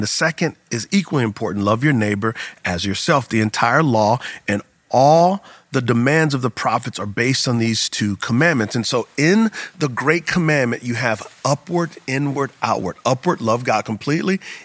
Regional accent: San Antonio, Texas, United States; I am from San Antonio, Texas, and there's a phenomenon in Texas called Friday Night Lights.

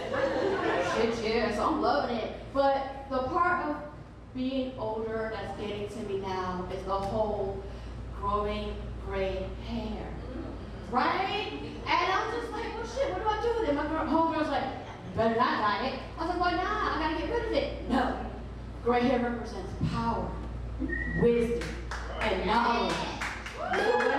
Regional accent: New York City, New York, United States; I'm from Brooklyn, New York. Thank you. I don't drive, son.

